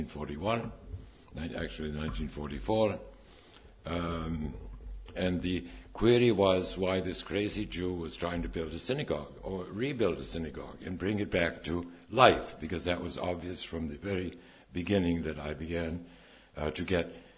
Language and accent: English; Chania, Crete, Greece; mine in my hometown in Chania in Crete.